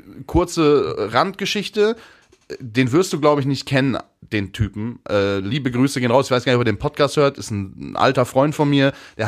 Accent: Hattingen, North Rhine-Westphalia, Germany; born there; aus demselben Stadtteil von Hattingen, da wo ich geboren bin, Niederweningern.

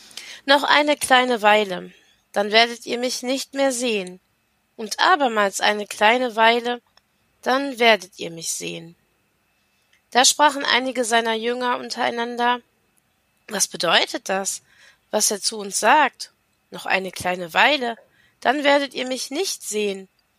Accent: Monheim am Rhein, North Rhine-Westphalia, Germany; ich komme aus Monheim am Rhein, das ist in der Nähe von Düsseldorf und Leverkusen. Ich bin aus der Rheinischen Landeskirche

